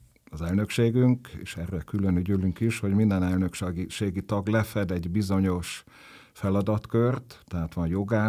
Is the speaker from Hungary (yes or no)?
no; Zurich, Switzerland; én zürichi gyerek vagyok, ott nőttem föl